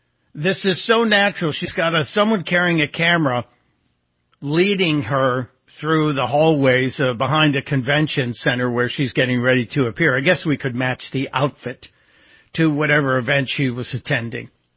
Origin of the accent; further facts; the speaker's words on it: Chicago, Illinois, United States; And growing up in Chicago, I saw a lot of not Democratic things being done in elections in my lifetime.